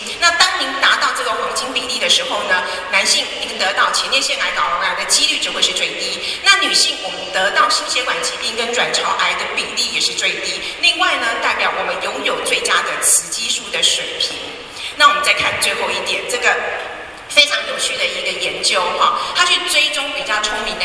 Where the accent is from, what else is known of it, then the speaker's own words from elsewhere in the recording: Taiwan; 那虽然说我们台湾人哈，我看散了哈，有变瘦了啦哈